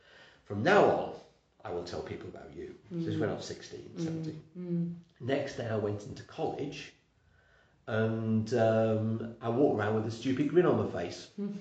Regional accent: North West England, United Kingdom; we're from Lancashire

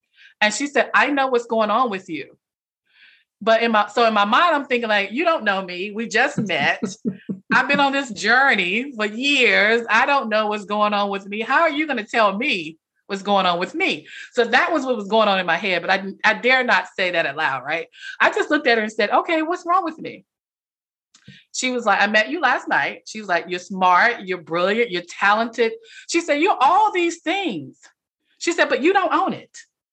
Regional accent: Selma, North Carolina, United States; also born or lived in Washington, D.C.; So yeah, I was raised, like I said, I was born in Washington, D.C. And a few months after I was born, my family, we bought a house in Selma, North Carolina. So I was raised there until I went off to college.

